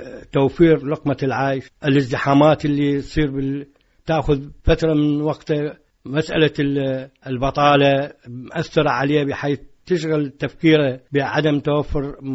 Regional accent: Iraq

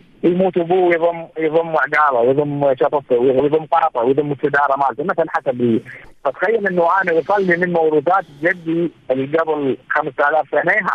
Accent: Amarah, Maysan, Iraq; أنا قاعد أساهم بالفعل بأنه أبناء العراق قاعد يشوفون مدينتي، أبناء الخارج قاعد يشوفون مدينتي،

